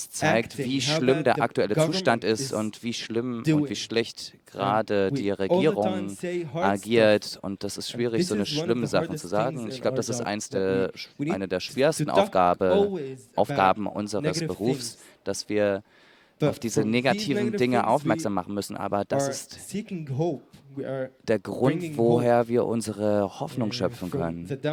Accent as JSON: {"language": "German", "country": "Palestine", "said": "Das denke ich persönlich als Palästinenser, also mit meiner palästinensischen Perspektive"}